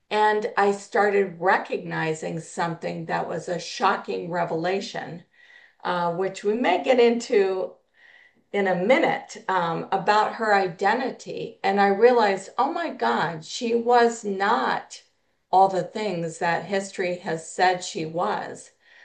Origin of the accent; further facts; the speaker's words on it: Sonoma, California, United States; Well, I'm from Sonoma, California, so I am sitting here looking out on vineyards beyond the computer screen